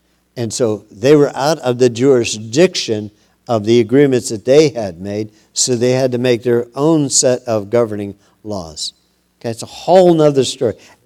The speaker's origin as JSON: {"language": "English", "region": "Zurich", "country": "Switzerland", "said": "So I came from Zurich, Switzerland."}